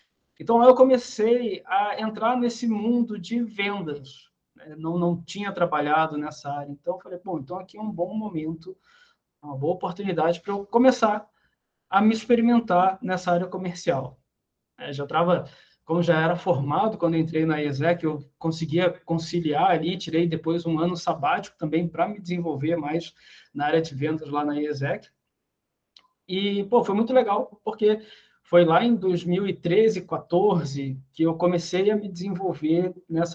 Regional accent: Rio de Janeiro, Brazil; born there; also born or lived in Brasília / Cristalina / Vila Velha / Rio Grande do Sul; eu nasci no Rio, né, no estado do Rio de Janeiro. Aí morei no Centro-Oeste, em Brasília, em Cristalina. Depois a gente foi para o Espírito Santo, em Vila Velha.

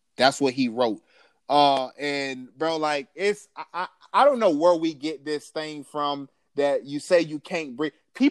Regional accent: Florida, United States; I'm from Florida.

